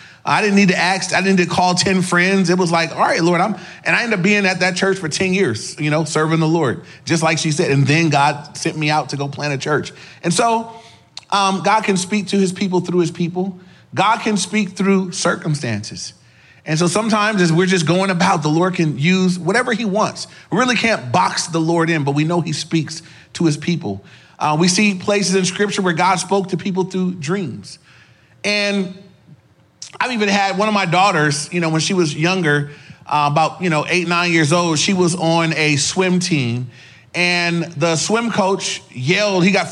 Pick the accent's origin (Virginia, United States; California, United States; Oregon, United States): California, United States; Inglewood; And I grew up in the city. I grew up in Inglewood.